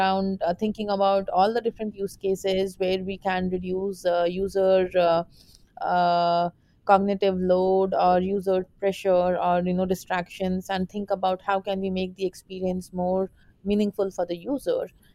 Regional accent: India; accent: Indian; English is a second language; So it's pretty much the natural accent, which is Indian, right?

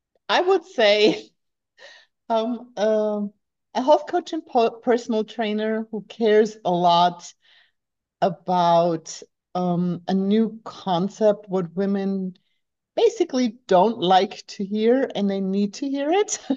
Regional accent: Germany; English is a second language; moved away as an adult; So I grew up in Germany, yeah.

